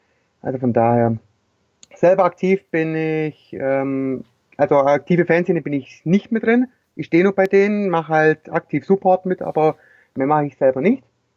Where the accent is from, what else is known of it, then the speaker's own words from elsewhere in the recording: Baden-Württemberg, Germany; Naja, also ich komme aus der Nähe von Heidenheim.